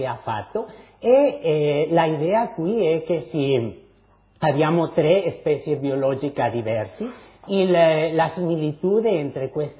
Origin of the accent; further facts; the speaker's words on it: Mexico; Italian is a second language; gli italiani capire lo che un messicano parla. E io c'è un vantaggio, è che sempre muovo le mani come un napoletano.